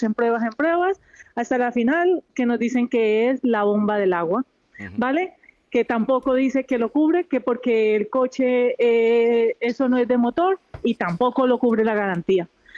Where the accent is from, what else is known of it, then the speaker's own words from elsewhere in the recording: Colombia; now in Alcalá la Real, Spain; Yo soy de Colombia.